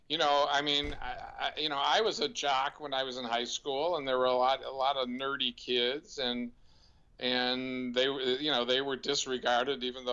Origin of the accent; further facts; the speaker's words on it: Highland Park, Illinois, United States; Who we grew up together in Highland Park, Illinois.